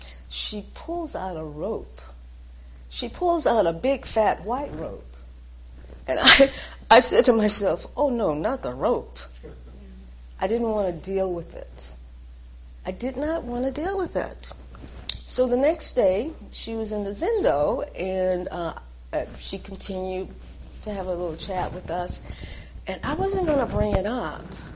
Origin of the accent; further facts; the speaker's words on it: the South, United States; So I don't go around bemoaning the fact that I grew up in the South